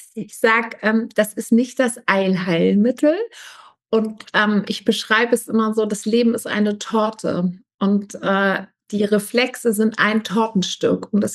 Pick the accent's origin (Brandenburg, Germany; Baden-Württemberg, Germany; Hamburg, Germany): Hamburg, Germany; ich komme wirklich aus dem hohen Norden. Ich komme nämlich aus Hamburg.